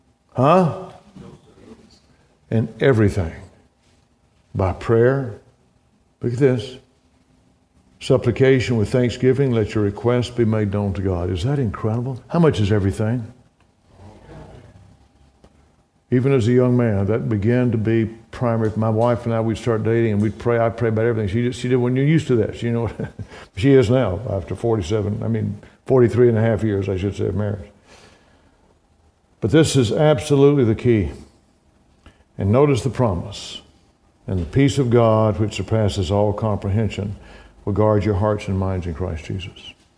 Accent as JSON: {"language": "English", "region": "Mississippi", "country": "United States", "tie": "born or raised there", "said": "I grew up in Mississippi. I had an aunt lived out in Mendenhall."}